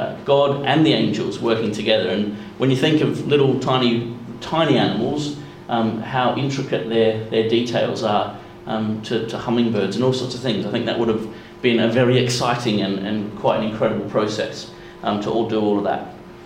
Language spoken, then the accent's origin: English; Australia; I come from Australia